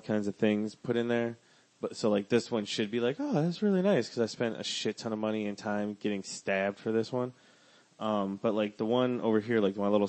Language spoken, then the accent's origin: English; Wisconsin, United States; I'm from Wisconsin. There's no Pentecostals in Wisconsin.